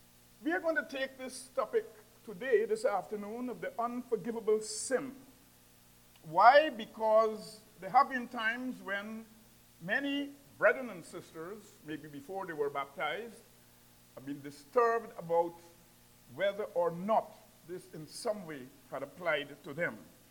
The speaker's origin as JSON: {"language": "English", "country": "Guyana", "said": "And I hail from Guyana, South America, which is the only English-speaking country on that continent. But we are more aligned, not with South America, but with the Caribbean, because we have a common culture."}